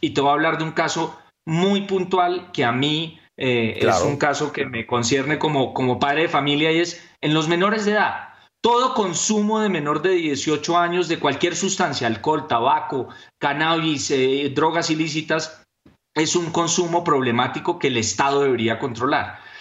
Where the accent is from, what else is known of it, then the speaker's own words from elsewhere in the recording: Colombia; por qué nosotros como colombianos empezamos a plantearnos esto